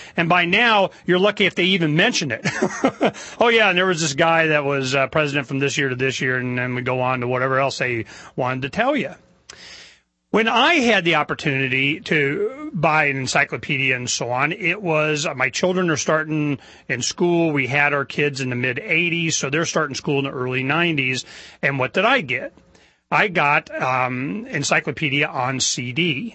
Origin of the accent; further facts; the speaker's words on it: Phoenix, Arizona, United States; from Phoenix, Arizona, here in the beautiful studios of Freedoms with an S, freedomsphoenix.com